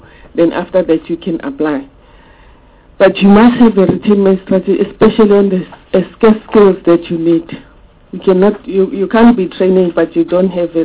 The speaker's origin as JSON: {"language": "English", "country": "South Africa", "said": "they have cases that they still owe us as the South African people, citizens, that they must bring back our money"}